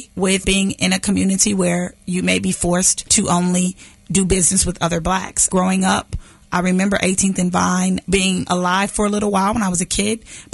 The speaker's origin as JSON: {"language": "English", "town": "Kansas City", "region": "Missouri", "country": "United States", "tie": "born or raised there", "said": "Well, I'm from Kansas City. I'm a lifelong native."}